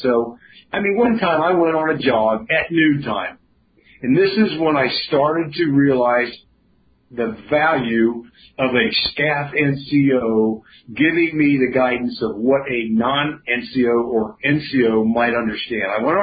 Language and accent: English; South Carolina, United States; He knew I was from South Carolina.